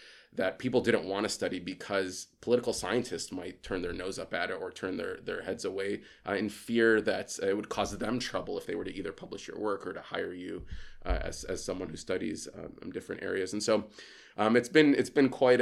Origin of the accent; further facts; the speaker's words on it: Chicago, Illinois, United States; I went to school in Southern Illinois. I grew up in Chicago, went to school in Southern Illinois.